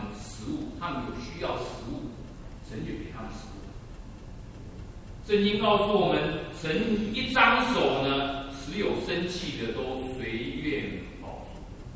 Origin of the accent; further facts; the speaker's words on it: Taiwan; 你我离乡背景，我从台湾来，你们从中国来